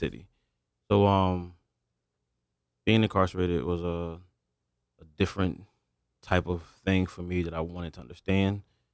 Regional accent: New Haven, Connecticut, United States; I'm from the Kensington Square neighborhood.

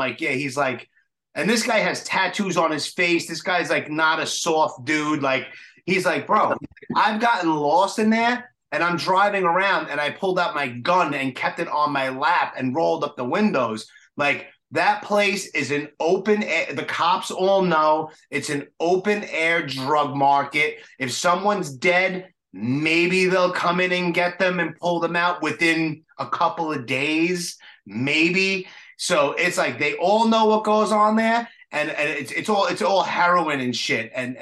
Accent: Brooklyn, New York, United States; I'm 46, born and raised in New York City, born and raised in Brooklyn.

